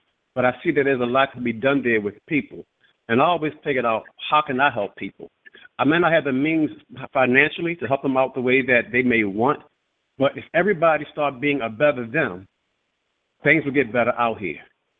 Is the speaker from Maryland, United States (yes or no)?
yes; Baltimore, Maryland, United States; I'm originally from Baltimore City. I was a lieutenant in the Baltimore City Fire Department for 23 years.